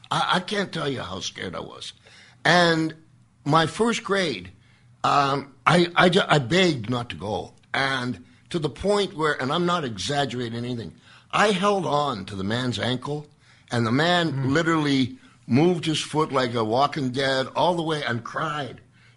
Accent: Saskatoon, Saskatchewan, Canada; born there; I was born in Saskatoon, and I'm a snow boy.

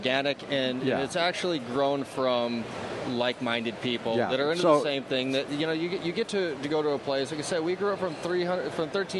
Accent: Las Vegas, Nevada, United States; Growing up in Vegas, throwing huge club events, throwing big outdoor festivals.

